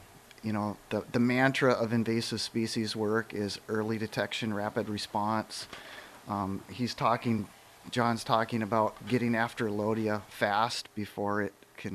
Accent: Midwest, United States; And I know where I grew up in the Midwest

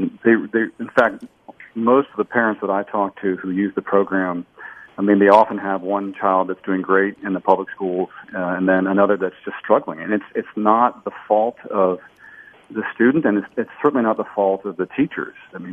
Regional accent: Tampa, Florida, United States; And I'm very proud to both donate to and fundraise for two magnets in my hometown of Tampa.

